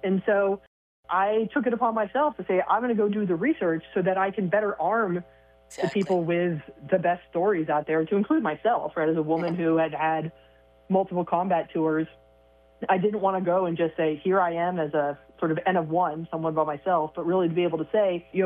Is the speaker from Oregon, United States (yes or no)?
yes; Oregon, United States; here in my home state of Oregon.